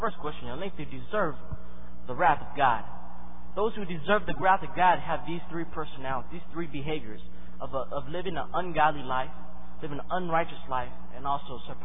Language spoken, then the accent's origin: English; Georgia, United States; When I'm in Georgia, I'm from Georgia. So when I look in the night sky, it's just the country.